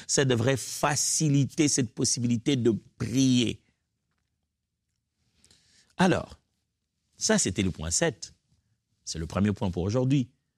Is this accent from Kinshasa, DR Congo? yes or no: yes; Kinshasa, DR Congo; C'est un pasteur chez nous à Kinshasa.